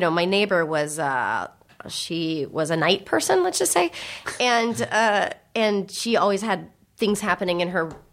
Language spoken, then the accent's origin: English; California, United States; Around San Francisco, yeah.